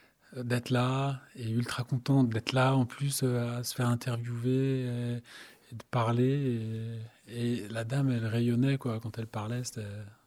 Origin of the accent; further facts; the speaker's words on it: Brussels, Belgium; moi, je viens de Bruxelles, je ne suis pas de Vaour.